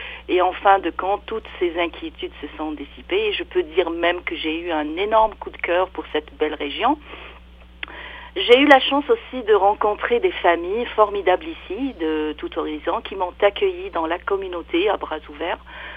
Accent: Casablanca, Casablanca-Settat, Morocco; Moi, je suis originaire du Maroc, native de Casablanca, la capitale économique du Maroc.

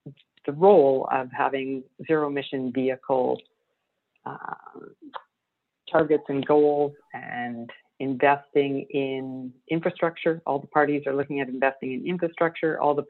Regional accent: British Columbia, Canada; being from British Columbia

